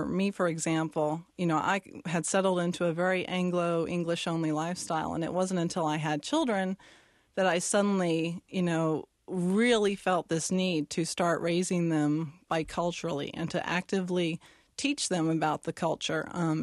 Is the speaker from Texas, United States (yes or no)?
yes; Dallas, Texas, United States; I grew up in Dallas, and I had a large family, large extended family